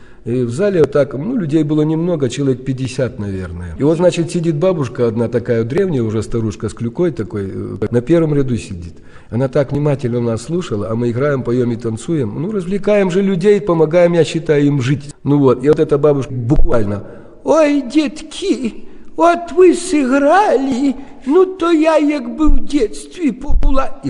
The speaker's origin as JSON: {"language": "Russian", "town": "Turov", "region": "Gomel Region", "country": "Belarus", "tie": "born or raised there", "said": "Ну и сам я из Турова, родом непосредственно коренной."}